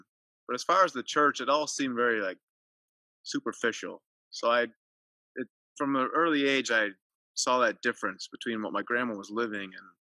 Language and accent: English; Illinois, United States; Well, I grew up in the Midwest in a suburb of Chicago.